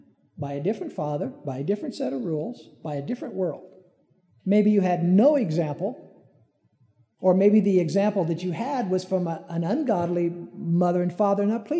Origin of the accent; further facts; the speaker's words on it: Peoria, Illinois, United States; Well, I'm from Peoria. I like various laws better than sundry.